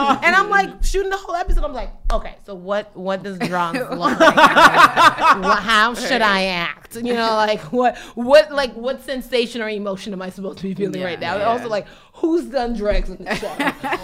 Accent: Nigeria; Even being Nigerian, I can tell you about what it is to be a Nigerian Igbo woman

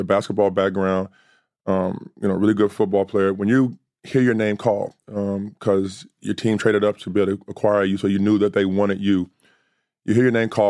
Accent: Indiana, United States; also born or lived in Florida / New York; Yeah, I mean, I grew up in Indiana, so I was pretty accustomed to it. But then I've been lucky enough to live in Florida, live out here now. I lived in New York for a long time

